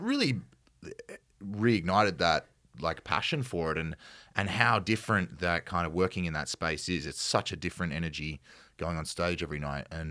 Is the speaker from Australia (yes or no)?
yes; Australia; accent: Australian; Yeah, it's perhaps not as broad as my accent might get from an Australian standpoint, but we didn't use an accent for the play, no.